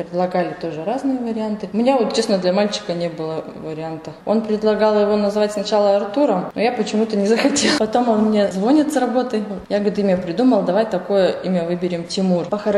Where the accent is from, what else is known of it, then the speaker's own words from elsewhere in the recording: Kachkarnaya, Russia; also born or lived in Kazakhstan; мы из деревни Качкарная. Я-то приехала из Казахстана еще ребенком. С родителями мы переехали сюда.